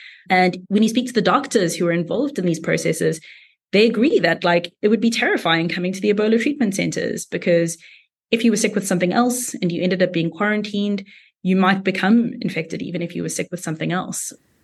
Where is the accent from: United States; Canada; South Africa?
South Africa; I come from South Africa where there aren't always clinics in places where people need them and doctors in places where they need them.